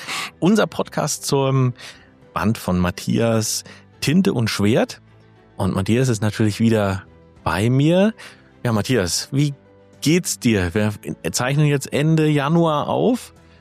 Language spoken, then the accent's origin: German; Bad Kissingen, Bavaria, Germany; wir kommen jetzt beide aus Bad Kissingen.